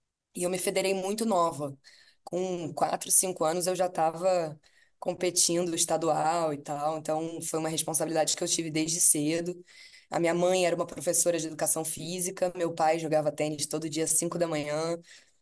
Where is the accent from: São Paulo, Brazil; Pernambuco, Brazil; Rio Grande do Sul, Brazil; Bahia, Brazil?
Bahia, Brazil; Salvador; also born or lived in Rio de Janeiro; eu nasci no Rio, mas eu morei um tempinho em Salvador. E as minhas primeiras memórias são de lá.